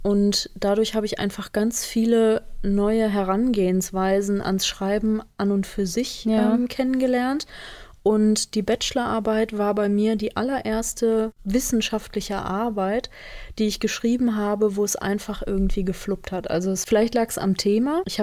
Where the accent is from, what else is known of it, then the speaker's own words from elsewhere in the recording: Essen, North Rhine-Westphalia, Germany; Bei uns im Ruhrgebiet gibt es die, bei uns in Essen auf jeden Fall.